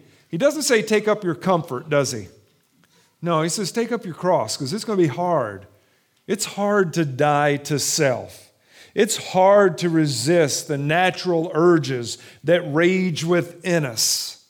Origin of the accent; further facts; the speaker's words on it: Kentucky, United States; Many of you know that I'm from Kentucky. That's where I was born and raised.